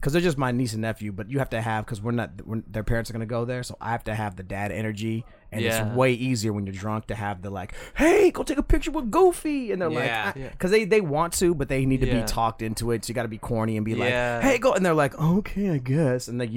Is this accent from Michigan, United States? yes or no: no; Cerritos, California, United States; I grew up in Cerritos. I was like five.